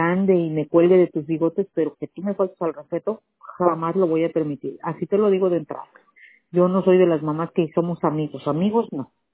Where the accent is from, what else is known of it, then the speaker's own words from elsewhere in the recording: Mexico; yo soy mexicana.